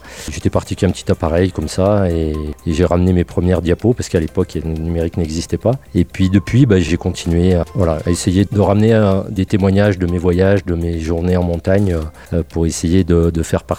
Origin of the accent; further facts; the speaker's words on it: Sille, Auvergne-Rhône-Alpes, France; je suis natif de Sille, un petit village à côté de Bourg-Saint-Maurice.